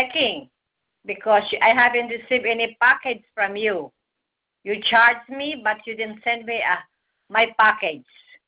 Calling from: New Jersey, United States; I'm calling from New Jersey.

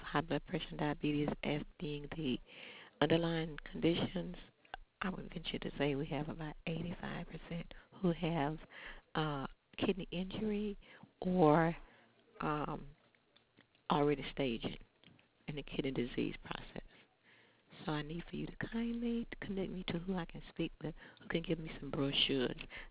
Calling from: Mobile, Alabama, United States; I'm calling from Franklin Primary Health Center in Mobile, Alabama

